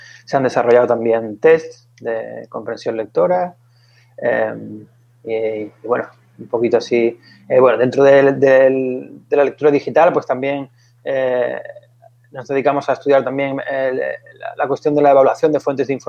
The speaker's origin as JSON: {"language": "Spanish", "town": "Seville", "region": "Andalusia", "country": "Spain", "lives_now": "Valencia, Spain", "said": "yo soy de Sevilla. Y bueno, pues por avatares del destino acabé en Valencia"}